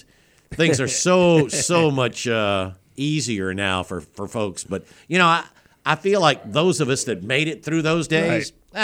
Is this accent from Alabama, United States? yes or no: yes; Brewton, Alabama, United States; are you going down 41, or are you headed down 31-29 toward my hometown?